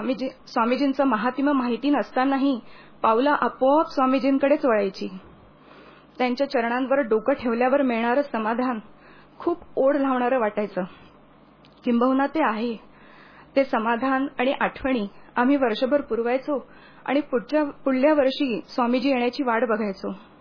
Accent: Nagpur, Maharashtra, India; मी मूळची नागपूरची, 1995 साली मे महिन्यामध्ये 10वीची परीक्षा झाल्यानंतर आईबाबांबरोबर मी पुण्यात आले होते

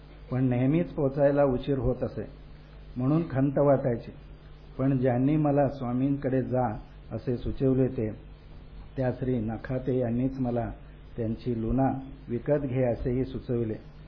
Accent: Karnataka, India; Marathi is a second language; moved away as an adult; now in Pune, India; मी मूळचा कर्नाटकचा रहिवासी. 1976 साली आयटीआय कोर्स करून पूर्ण झाल्यावर नोकरीच्या शोधात पुण्यात आलो.

